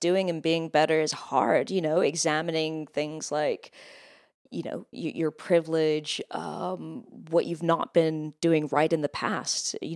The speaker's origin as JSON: {"language": "English", "country": "United Kingdom", "said": "And you know, I'm British, although I don't sound it."}